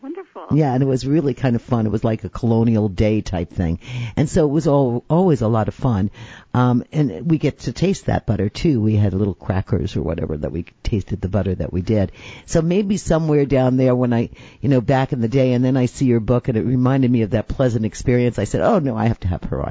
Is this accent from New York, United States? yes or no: yes; Staten Island, New York, United States; I grew up in Staten Island, New York, in New York City.